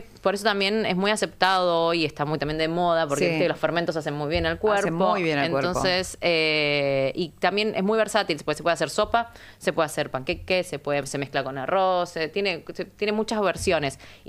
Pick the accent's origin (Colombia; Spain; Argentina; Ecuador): Argentina; por algo soy tan argentina, somos más generaciones que nos vamos mezclando con los argentinos